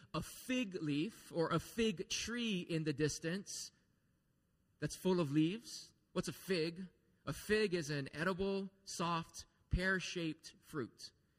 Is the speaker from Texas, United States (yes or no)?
no; Lanai, Hawaii, United States; I grew up on Lanai in Maui, and I encountered many fruit trees growing up.